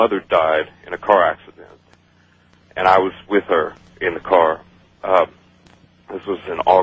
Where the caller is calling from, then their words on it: Kentucky, United States; I'm from Kentucky.